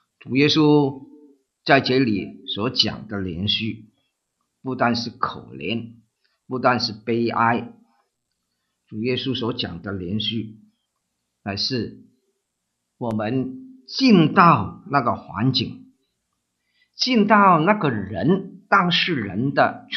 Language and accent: Chinese; Guangdong, China; 我们广东人说好惨